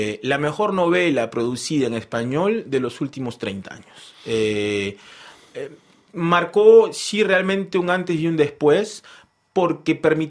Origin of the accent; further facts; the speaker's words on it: Peru; moved away as an adult; muchos de ellos, como yo, cuando salimos del Perú, salimos huyendo de lo que pensamos era esta etapa un poco triste de la dictadura.